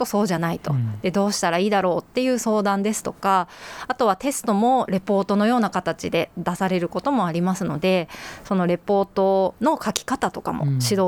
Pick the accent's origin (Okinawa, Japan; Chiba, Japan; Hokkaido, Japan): Chiba, Japan; Funabashi; now in Takasaki, Japan; 出身は千葉県の船橋市です。